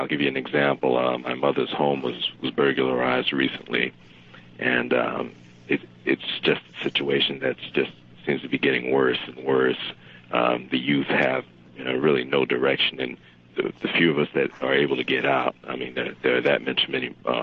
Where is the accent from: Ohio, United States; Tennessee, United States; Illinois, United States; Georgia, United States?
Illinois, United States; East St. Louis; I'm from a community that could really use a program like this. I'm from East St. Louis, Illinois.